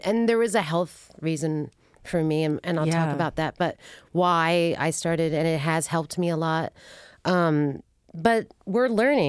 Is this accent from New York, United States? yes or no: yes; Brooklyn, New York, United States; I mean, we're from Brooklyn, so maybe, you know, there's an expectation of a certain level of that.